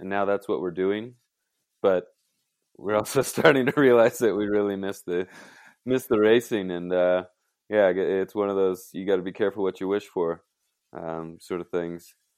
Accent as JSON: {"language": "English", "town": "Golden", "region": "Colorado", "country": "United States", "said": "I'm from Golden, Colorado. It's world famous because it's where Coors beer is brewed."}